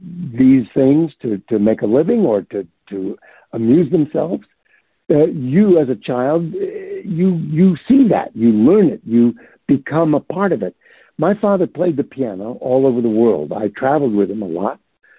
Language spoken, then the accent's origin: English; New York City, New York, United States; And I grew up in New York City, where the theater was the thing.